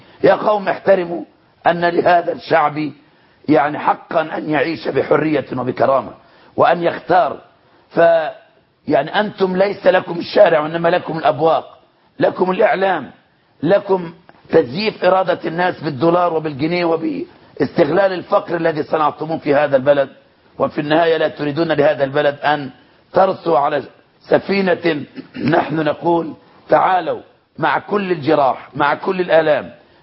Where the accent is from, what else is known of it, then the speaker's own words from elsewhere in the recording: Monufia Governorate, Egypt; أنا في قريتي كان عضو مجلس النواب عن المنطقة كلها كان أميا في عهد النظام السابق، كان أكبر حرامي جواميس في المنوفية كلها